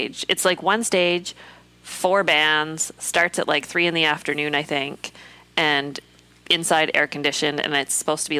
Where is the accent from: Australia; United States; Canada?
Canada; I'm from Canada. I don't experience those types of heat.